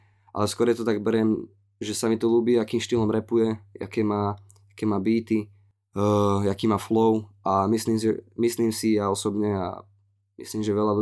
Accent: Trnava, Trnava Region, Slovakia; Pochádzam z Trnavy, mám 20 rokov a momentálne študujem na vysokej škole na Trnavskej univerzite

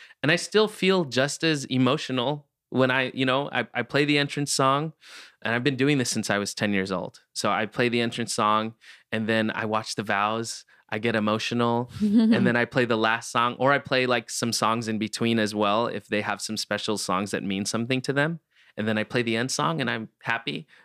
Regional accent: Philippines; I'm a Filipina lady.

